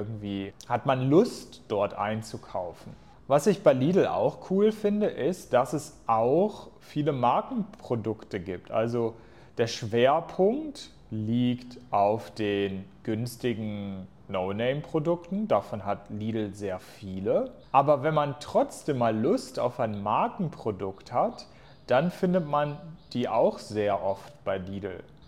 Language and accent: German; Hanover, Lower Saxony, Germany; In meiner Heimatstadt Hannover gibt es diesen Supermarkt aber nicht.